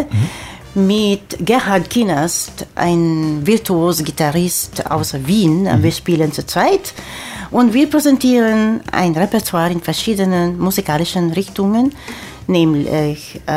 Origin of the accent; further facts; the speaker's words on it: Philippines; German is a second language; Naja, ich möchte gerne einen Song von meiner Heimat. Ich bin zurückgekommen und ich habe noch in meinem Herz noch warm ein Lied in Filipino Sprache.